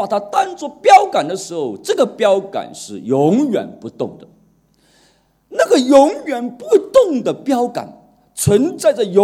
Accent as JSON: {"language": "Chinese", "country": "China", "said": "我就去那个营业厅营业厅，我们中国人讲营业厅"}